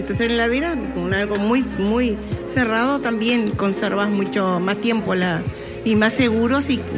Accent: Bella Unión, Artigas, Uruguay; yo soy de Bella Unión … soy una productora, era cañera

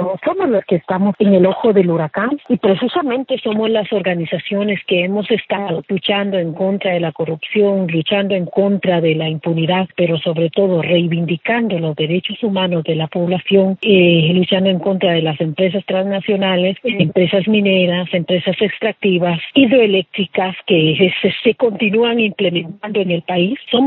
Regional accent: Guatemala; cuando somos legítimos guatemaltecos

